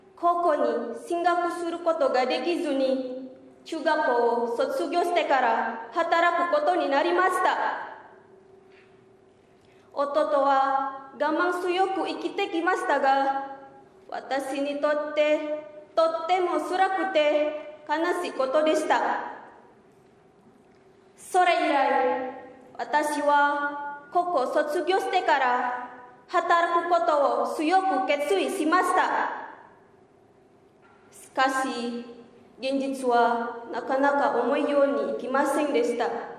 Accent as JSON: {"language": "Japanese", "country": "Indonesia", "second_language": "Japanese", "lives_now": "Japan", "said": "インドネシアから参りました、 … 阿蘇の里で介護士として仕事をしております。"}